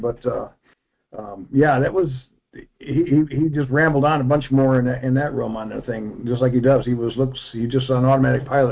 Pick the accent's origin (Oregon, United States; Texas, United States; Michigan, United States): Michigan, United States; I'm from Michigan, and the Article 1, Section 1, the very first part of the Constitution says, all political power resides in the people.